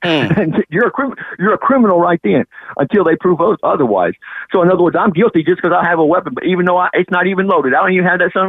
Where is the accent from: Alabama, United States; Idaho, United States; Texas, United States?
Texas, United States; Huntington; I'm from Huntington, Texas, man.